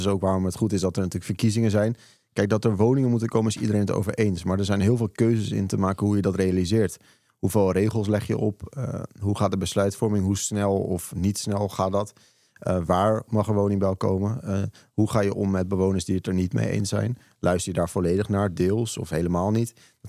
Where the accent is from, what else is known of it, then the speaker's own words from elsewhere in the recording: Alkmaar, North Holland, Netherlands; Ik ben geboren en getogen in Alkmaar. Dus dat, ja, ik noem dat wel echt mijn stad. Ik ben geboren in de binnenstad. Opgegroeid in het burgemeesterkwartier en daarna de Hoef. En woon nu rondom het station.